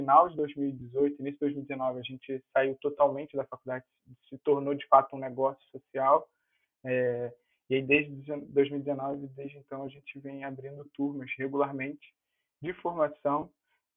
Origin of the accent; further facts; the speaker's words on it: Rio de Janeiro, Brazil; A gente é do Rio, então a gente começou nossas operações no Rio